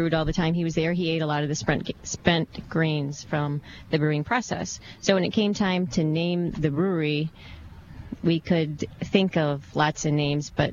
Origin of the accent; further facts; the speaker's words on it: Spring Lake, Michigan, United States; Yes, I'm born and raised in Spring Lake, Grand Haven area.